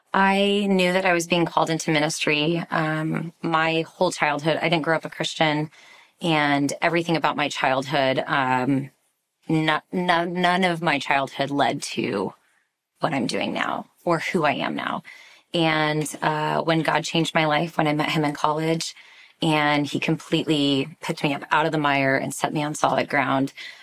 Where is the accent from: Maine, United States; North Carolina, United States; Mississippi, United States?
North Carolina, United States; And I am from North Carolina, where there are competitive all-star gyms, and there was nothing in Washington like that at the time.